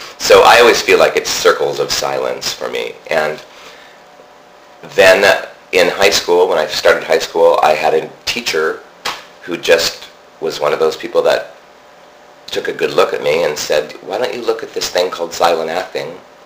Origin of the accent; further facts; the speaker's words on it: Montana, United States; I grew up in Montana, which is a very big, quiet place.